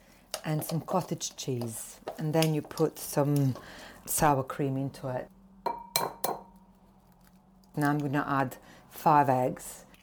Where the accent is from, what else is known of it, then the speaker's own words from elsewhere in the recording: Sarajevo, Bosnia & Herzegovina; English is a second language; now in United Kingdom; I come from Sarajevo, from Bosnia, well, Yugoslavia. I kind of still identify myself as Yugoslav.